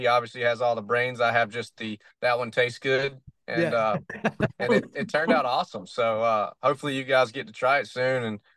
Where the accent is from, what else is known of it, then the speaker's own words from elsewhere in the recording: the South, United States; accent: redneck Southern; not sound unlike my redneck Southern accent.